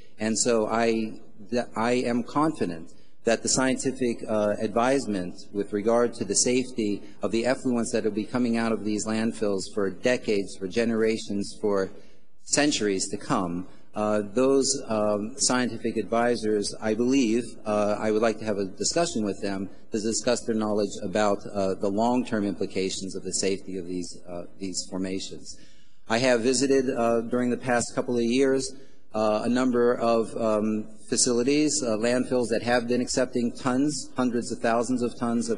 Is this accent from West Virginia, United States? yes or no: yes; Bethany, West Virginia, United States; I grew up in Brooke County in Bethany, West Virginia, and attended Bethany College